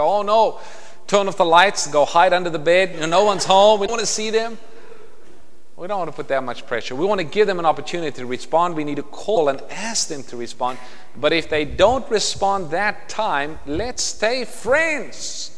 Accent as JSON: {"language": "English", "country": "South Africa", "tie": "born or raised there", "said": "I grew up in South Africa"}